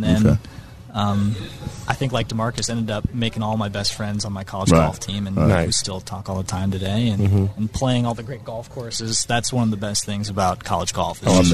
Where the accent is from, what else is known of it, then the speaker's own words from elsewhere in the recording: Colorado, United States; so yeah, I grew up in Colorado playing golf, but lots of other sports too, baseball.